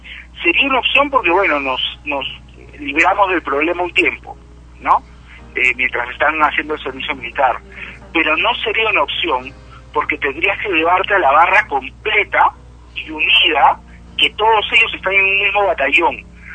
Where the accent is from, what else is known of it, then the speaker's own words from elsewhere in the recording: Peru; eso va a hacer de que en lugar que sea algo positivo para nosotros como peruanos